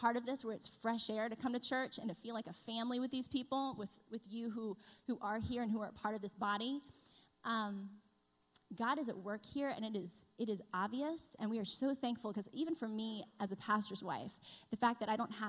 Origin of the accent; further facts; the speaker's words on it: East Coast, United States; Well, I grew up on the East Coast, and I went to a Christian school with a lot of rules.